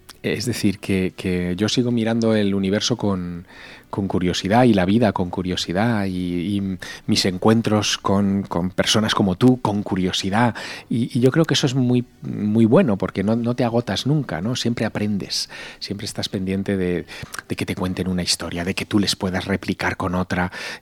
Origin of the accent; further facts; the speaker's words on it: Teruel, Aragon, Spain; Yo nací en Teruel, es una ciudad con muy poca contaminación lumínica. Vivía a las afueras, además, cuando se acababa la ciudad, donde se acababa la ciudad.